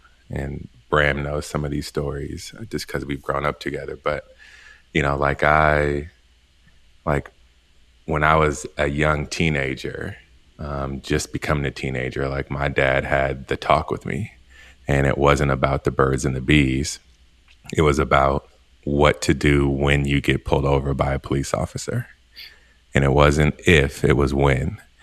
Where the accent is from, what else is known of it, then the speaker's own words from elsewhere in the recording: Oakland, California, United States; was Black, and so I'm half Black, and going through you know what I've been through with that, and growing up in Oakland